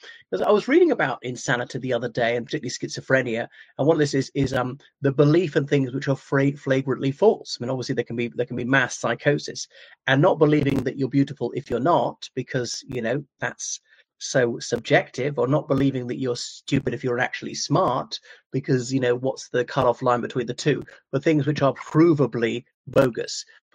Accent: Ireland; from Ireland.

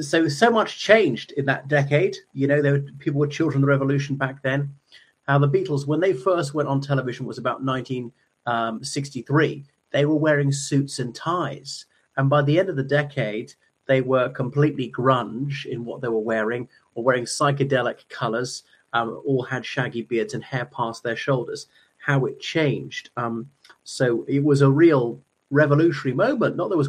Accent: Ireland; o everyone, I'm … from Ireland.

